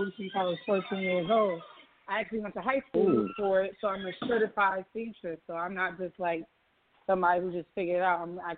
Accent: Connecticut, United States; I'm coming from Connecticut.

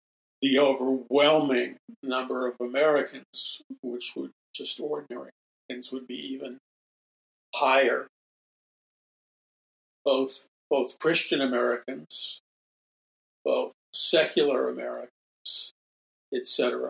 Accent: Ireland; I apologize, being Irish, I should be able to pronounce this player's name, but I don't want to mispronounce it.

